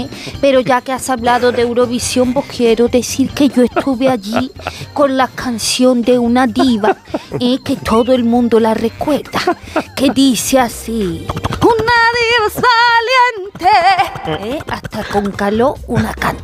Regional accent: Córdoba, Andalusia, Spain; now in Seville, Spain; Como soy cordobesa, tengo, claro, un termostato

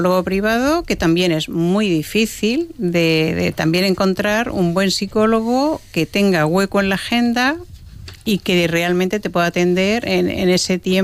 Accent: La Gineta, Castilla-La Mancha, Spain; Porque yo soy de Albacete, de La Gineta, un pueblo pequeñito

